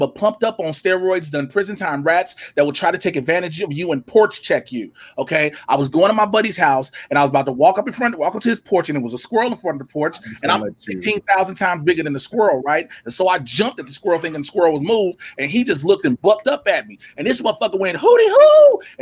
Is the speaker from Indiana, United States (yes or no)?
no; Chicago, Illinois, United States; I grew up on 76 in Winchester in the hood of Chicago.